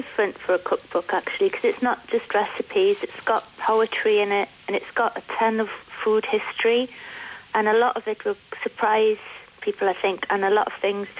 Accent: Leinster, Ireland; Well, I grew up about 50 miles away from the coast, the east coast of Ireland, because I grew up in a place called Treveen, which is, you can see the ferry crossing from Fishguard to Rosslare. And I used to collect mussels from the sea there.

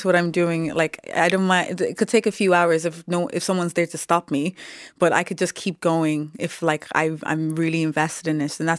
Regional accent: Nigeria; first language Yoruba; English is a second language; But the language is Yoruba, which is my mother tongue from Nigeria.

